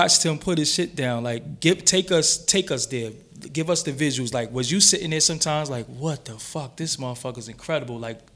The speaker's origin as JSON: {"language": "English", "town": "Brooklyn", "region": "New York", "country": "United States", "tie": "born or raised there", "said": "y'all took me back to me growing up in Brooklyn, the 40s, the dice."}